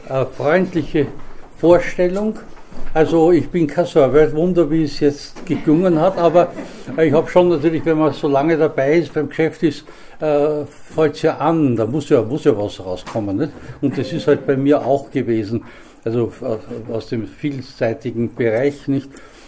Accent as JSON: {"language": "German", "region": "Vienna", "country": "Austria", "said": "Ich bin ja als Wiener natürlich und auch sonst, wie Sie sich das Fach vorstellen können, ja, mit der Stephanskirche, mit St. Stephan verbunden."}